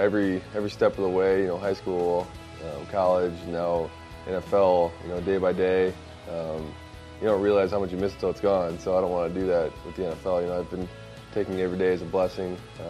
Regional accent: Oxford, Michigan, United States; I'm from a small town of Oxford, Michigan. I graduated 220 kids. Pretty small town. You blink, you miss the downtown.

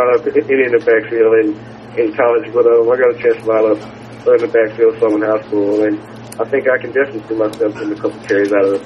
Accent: Warren, United States; I'm in my hometown of Warren

